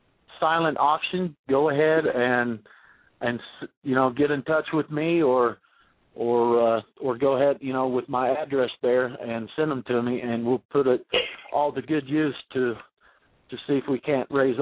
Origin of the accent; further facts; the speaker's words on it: Oklahoma, United States; We are working on doing a fundraising event back in my hometown in Oklahoma.